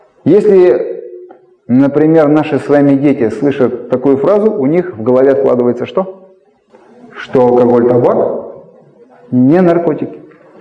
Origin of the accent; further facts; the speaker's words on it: Russia; Видимо, знаешь, что мы из России